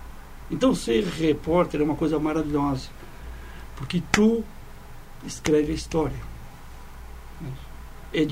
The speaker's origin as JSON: {"language": "Portuguese", "town": "Santa Cruz", "region": "Rio Grande do Sul", "country": "Brazil", "said": "Esqueceu que eu sou de Santa Cruz."}